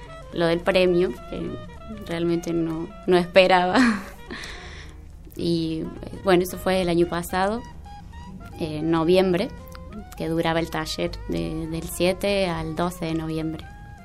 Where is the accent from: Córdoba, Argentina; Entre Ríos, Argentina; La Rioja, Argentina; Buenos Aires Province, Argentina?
Córdoba, Argentina; Río Primero; now in Córdoba, Argentina; Bien. Sí, de Río Primero.